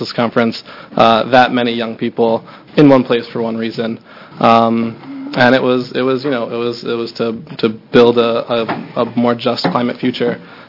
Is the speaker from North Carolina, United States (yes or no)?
no; Cleveland, Ohio, United States; now in Oregon, United States; I'm from Cleveland, Ohio originally, but the reason I came out here was for stuff like this.